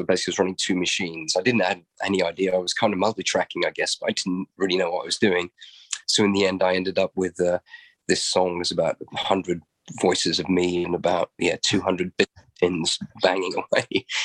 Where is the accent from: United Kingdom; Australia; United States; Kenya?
United Kingdom; Cromer, East of England; Well, I'm actually from the East Coast, which is where I am right now. The East Coast of England, that is, up near it's a little town called Cromer. The main city's Norwich.